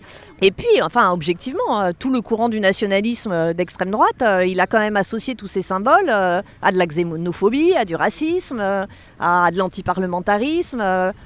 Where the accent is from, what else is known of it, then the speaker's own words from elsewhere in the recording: France; ok, je suis française, mais aussi je suis femme, j'ai aussi une culture politique, j'ai une identité de quartier, j'ai une identité d'athéisme